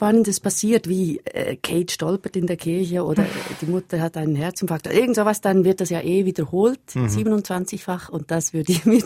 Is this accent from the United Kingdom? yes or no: yes; Scotland, United Kingdom; Also genau, als halbe Britin müsste ich mich der Sache wirklich verpflichtet fühlen, aber ich bin eben auch halbe Schottin.